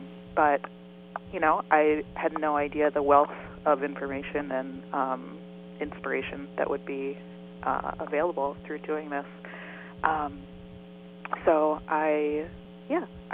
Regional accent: Wilmington, Delaware, United States; I'm from Wilmington, Delaware, and I did go away to school and majored in art

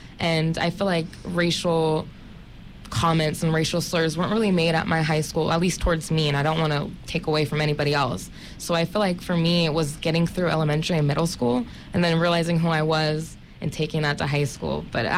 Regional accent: California, United States; I've always lived in a rural area. I grew up in Sonoma County, and when I grew up in Sonoma, I went to elementary school there, Head Start.

